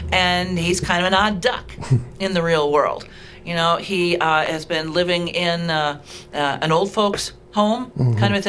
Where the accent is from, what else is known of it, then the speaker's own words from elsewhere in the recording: Minneapolis, Minnesota, United States; I came from the Twin Cities working downtown Minneapolis for a number of years